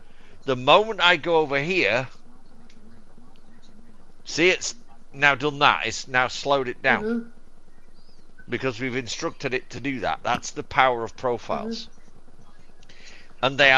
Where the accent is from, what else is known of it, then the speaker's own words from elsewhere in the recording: United Kingdom; It's a UK thing. It's weird. We're odd. We're British.